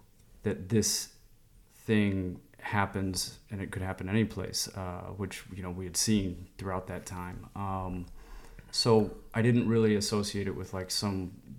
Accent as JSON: {"language": "English", "town": "Chicago", "region": "Illinois", "country": "United States", "tie": "born or raised there", "said": "a way to explore my hometown of Chicago growing up."}